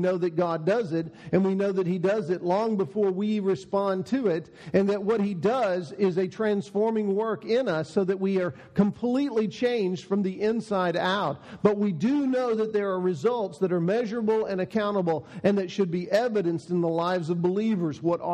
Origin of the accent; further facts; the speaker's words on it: Texas, United States; I didn't have any because I was growing up in Texas in those days